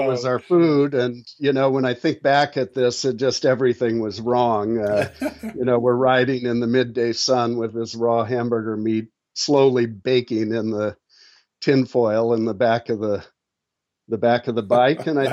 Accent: Washington, United States; also born or lived in Alaska; I grew up in the Pacific Northwest. I was actually born in Alaska, but raised here in Washington.

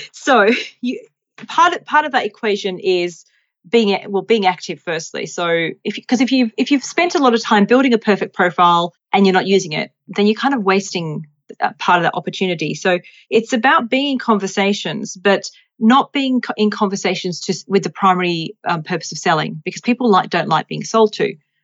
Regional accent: England, United Kingdom; because I grew up in England.

